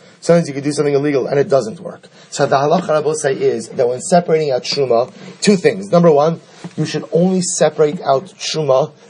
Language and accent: English; New Jersey, United States; I'm from New Jersey also. I could say it.